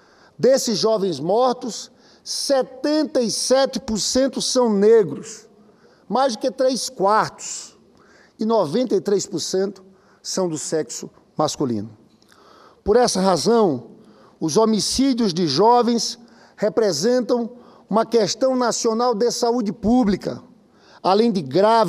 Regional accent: Paraíba, Brazil; born there; now in Rio de Janeiro, Brazil; O estado onde eu nasci, a Paraíba, eu sou senador pelo Rio, mas sou paraibano

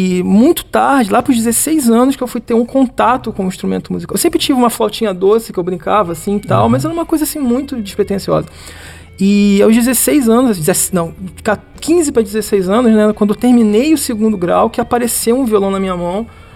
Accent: Rio de Janeiro, Brazil; E lá no Rio, né, que eu sou carioca

